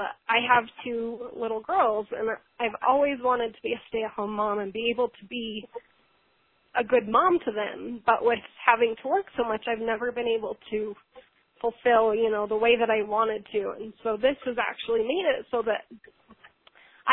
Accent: Eagle Mountain, Utah, United States; I am from Eagle Mountain, Utah. It's just a little bit south of Salt Lake City.

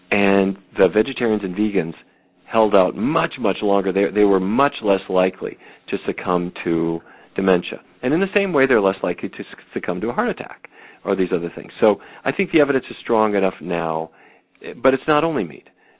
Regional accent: Fargo, North Dakota, United States; You know, I grew up in Fargo, North Dakota. We ate meat all the time. My extended family raised cattle.

